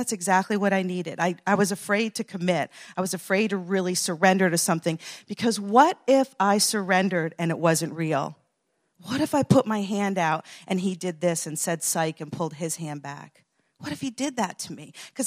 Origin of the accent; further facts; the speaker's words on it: New Jersey, United States; I grew up in New Jersey and I could walk to church